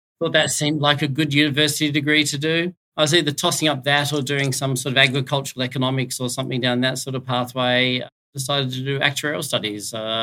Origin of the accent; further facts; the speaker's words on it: Sydney, New South Wales, Australia; I grew up in Sydney. I went to one school for my whole schooling.